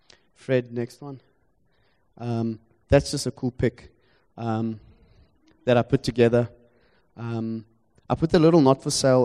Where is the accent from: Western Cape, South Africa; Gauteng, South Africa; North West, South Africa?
Western Cape, South Africa; Stellenbosch; I come from Stellenbosch, Platteland. Ons verstaan nie die grappe nie.